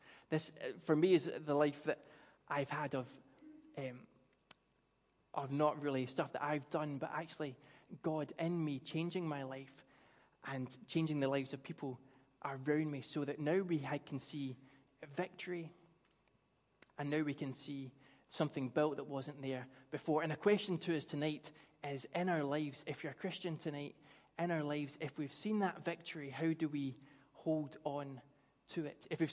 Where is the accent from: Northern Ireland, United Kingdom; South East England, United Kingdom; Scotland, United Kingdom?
Scotland, United Kingdom; Paisley; I grew up in Paisley. I'm not terribly into football, but I grew up in Paisley when St. Mirren Football Club, who are the local team, were promoted up to the dizzy heights of the Scottish Premier League.